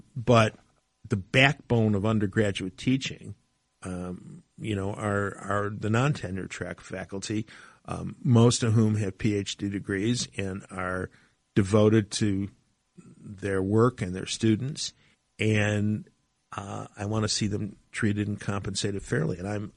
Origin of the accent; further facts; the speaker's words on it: Detroit, Michigan, United States; Michigan's meant a lot to me. I grew up in Detroit, as I said earlier. I wasn't a kid who came from a wealthy family